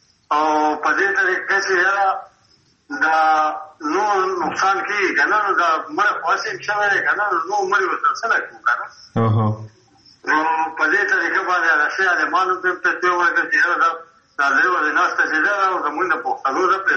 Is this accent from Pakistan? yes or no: yes; Mardan, Khyber Pakhtunkhwa, Pakistan; now in Peshawar, Pakistan; زه په پېښور کې مېشته یم او زه چې مردان ته تلم خپل کلي ته